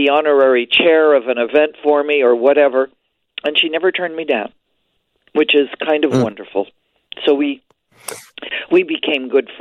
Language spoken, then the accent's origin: English; Quebec, Canada; of course, we're both Canadian-born. He's from Ontario, I'm from Quebec.